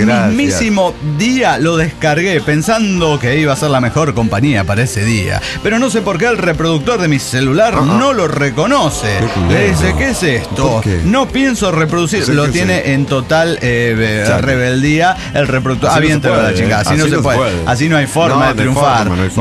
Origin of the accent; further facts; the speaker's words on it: Peru; now in Nagoya, Japan; Soy peruano que vive en Japón, más específicamente en Nagoya, una de sus ciudades más concurridas.